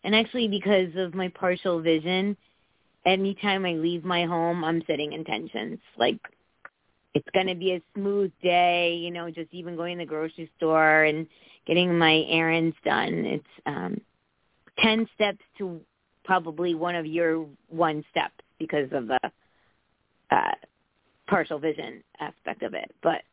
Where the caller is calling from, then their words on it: Connecticut, United States; from Connecticut.